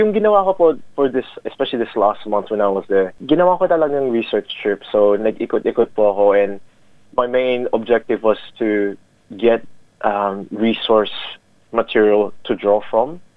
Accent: Australia; accent: Australian; My accent is Australian and I love this place. This is my home forever, for sure.

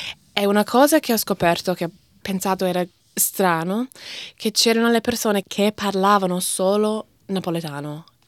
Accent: Sydney, New South Wales, Australia; vengo da Sydney. Sono stato qua in Melbourne per un anno per lavoro

